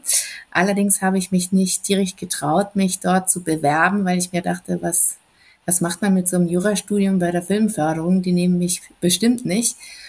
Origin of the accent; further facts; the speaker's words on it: Trentino-Alto Adige, Italy; im fernen Jahre 2010 noch Praktikantin in München bei ProSiebenSat.1 und musste irgendwann mal wieder zurück in meine Heimat nach Südtirol.